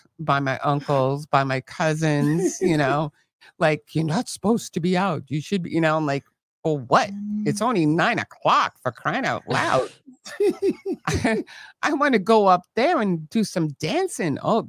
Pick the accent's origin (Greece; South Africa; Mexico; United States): Greece; English is a second language; moved away; See, that's the one thing I will say about Greece, where I'm from, my hometown.